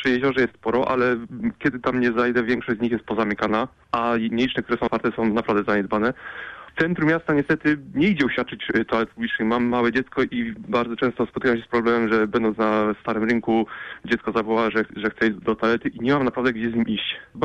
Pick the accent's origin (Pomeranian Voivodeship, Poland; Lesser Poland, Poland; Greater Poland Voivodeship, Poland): Greater Poland Voivodeship, Poland; Środa Wielkopolska; ponieważ również pochodzę ze Środy Wielkopolskiej